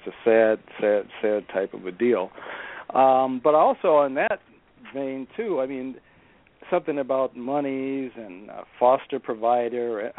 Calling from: Minneapolis, Minnesota, United States; I'm calling from my palatial estate in South Minneapolis.

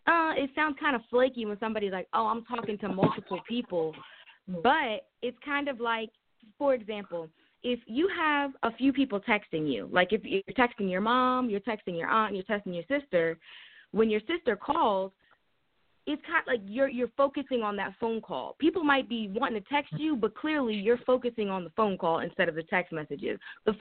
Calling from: Trenton, New Jersey, United States; I'm calling from Trenton, New Jersey.

